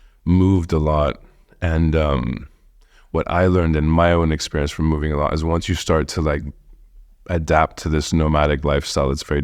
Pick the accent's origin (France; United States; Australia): France; because I grew up in France for quite a bit.